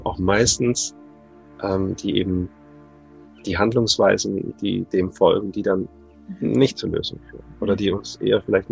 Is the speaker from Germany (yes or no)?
no; Netherlands; Wir haben Berge bei euch, keine Berge bei uns in Holland.